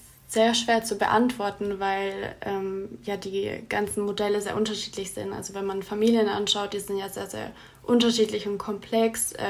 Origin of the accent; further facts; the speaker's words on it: Baden-Württemberg, Germany; Ich bin auch in Baden-Württemberg zur Schule gegangen